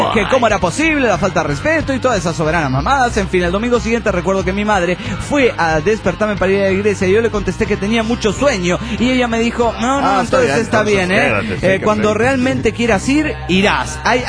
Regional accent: Toluca, State of Mexico, Mexico; de Toluca, México.

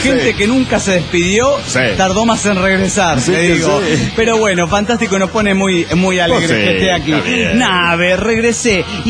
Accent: Cuba; Soy un cubano cuya conexión de internet es una mierda

